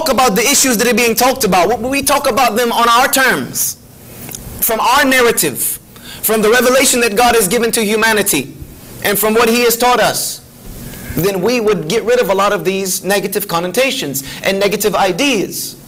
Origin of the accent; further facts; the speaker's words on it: the South, United States; I'm from the South. Our grammar is completely different.